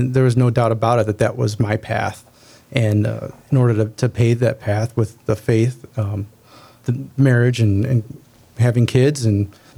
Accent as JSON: {"language": "English", "town": "Garfield Heights", "region": "Ohio", "country": "United States", "tie": "born or raised there", "said": "I grew up in Garfield Heights. I went to St. Peter and Paul and Trinity High School afterwards."}